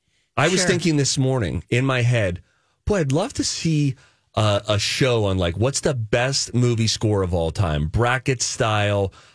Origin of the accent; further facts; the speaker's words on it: Pittsburgh, Pennsylvania, United States; moved away as an adult; now in Los Angeles, United States; I grew up in Pittsburgh. It's like a rust belt, you know? It's like Pittsburgh, blue collar.